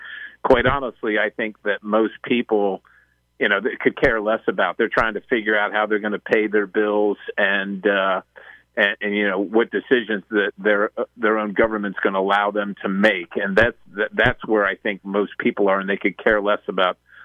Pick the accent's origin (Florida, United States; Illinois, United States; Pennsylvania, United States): Pennsylvania, United States; of course, I'm from Pennsylvania, so we're talking about the Pennsylvania delegation